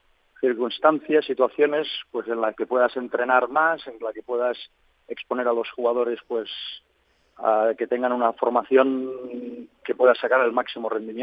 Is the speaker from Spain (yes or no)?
yes; Barcelona, Catalonia, Spain; yo nací en Barcelona, soy de Barcelona.